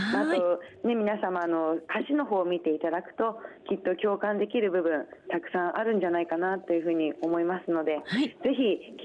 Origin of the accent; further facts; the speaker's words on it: Saitama, Japan; 私の地元埼玉県なんですけれども